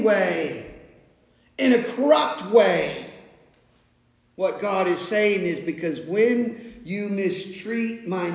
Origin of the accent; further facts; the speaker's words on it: New Jersey, United States; well, you know, we're Americans from South Jersey.